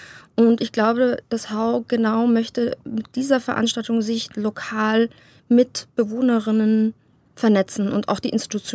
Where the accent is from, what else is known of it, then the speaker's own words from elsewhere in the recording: Munich, Bavaria, Germany; Ich bin selber in München aufgewachsen